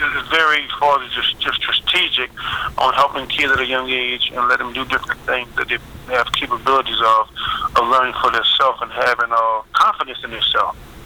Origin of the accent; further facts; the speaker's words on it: Donaldsonville, Louisiana, United States; I'm from Donaldsonville, Louisiana, so I'm a Southern boy down here